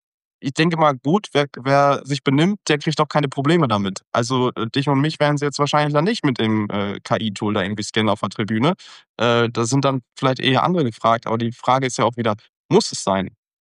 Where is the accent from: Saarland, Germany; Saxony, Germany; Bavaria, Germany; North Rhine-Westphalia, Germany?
North Rhine-Westphalia, Germany; Dortmund; Ich bin in Dortmund aufgewachsen, groß geworden, wohne jetzt seit mehreren Jahren auch in der Innenstadt, also Kreuzviertel und drumherum.